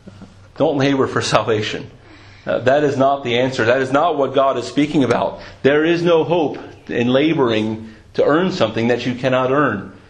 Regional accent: United States; now in United Kingdom; Especially being an American in Britain.

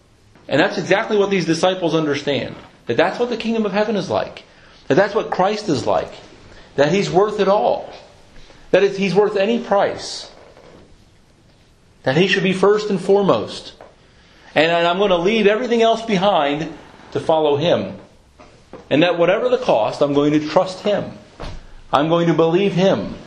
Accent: United States; Especially as an American, it's hard because we don't want somebody ruling over us.

